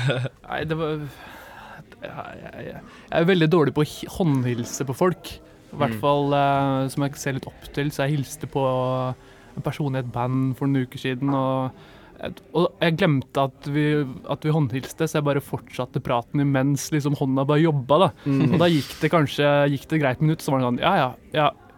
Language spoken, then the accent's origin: Norwegian; Moss, Østfold, Norway; da, vi er fra Moss.